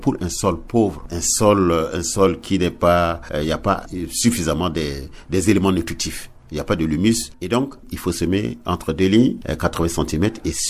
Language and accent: French; Central African Republic; Voilà les trois variétés qui sont les plus cultivées chez nous en République centrafricaine.